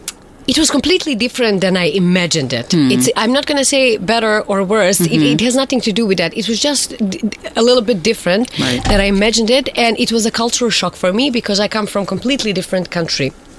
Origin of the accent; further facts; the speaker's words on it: Bosnia & Herzegovina; English is a second language; moved away; Because back home where I come from Bosnia and Herzegovina, we don't have it.